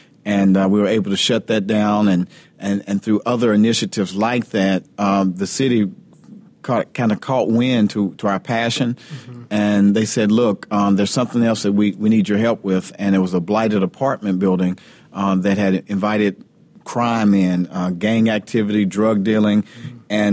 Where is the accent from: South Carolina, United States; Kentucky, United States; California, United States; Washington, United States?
Kentucky, United States; now in Memphis, United States; I'm from Kentucky. I was okay. raised in Kentucky. I was a youth pastor in Louisville, Kentucky, at St. Stephen Baptist Church.